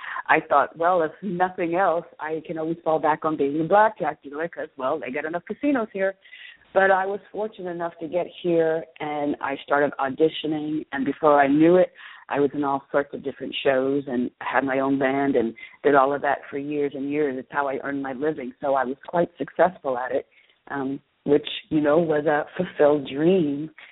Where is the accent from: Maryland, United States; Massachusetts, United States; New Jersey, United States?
New Jersey, United States; When I was 12 years old, growing up in South Jersey, you know, on the 5 acres, it was nothing for me to see spirits.